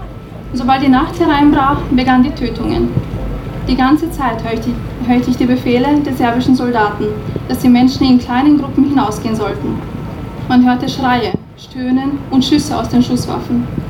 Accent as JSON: {"language": "German", "town": "Srebrenica", "region": "Republika Srpska", "country": "Bosnia & Herzegovina", "said": "Ich komme aus Srebrenica"}